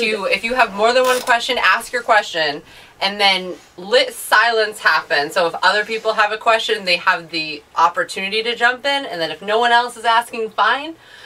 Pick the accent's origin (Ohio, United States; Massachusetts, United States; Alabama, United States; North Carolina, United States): Massachusetts, United States; Plymouth; And I'm from Plymouth, and under the Mayflower, there's Pilgrim Gold.